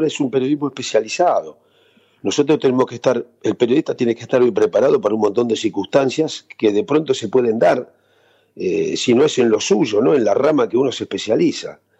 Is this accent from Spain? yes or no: no; Montevideo, Uruguay; born there; tengo la familia que son argentinos, mi mujer es argentina, mis hijos, mi nieta, pero lógicamente que no me olvido de mis raíces, ¿no? Porque nací en Montevideo.